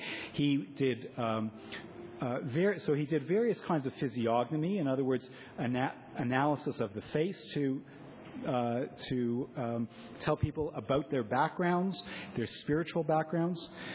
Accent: Toronto, Ontario, Canada; When I grew up in Toronto

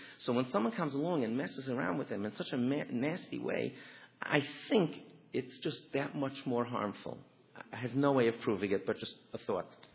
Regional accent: Belle Harbor, New York, United States; I grew up in Bell Harbor, Queens. I rode the bus home every day by myself from Yeshiva, from Brooklyn.

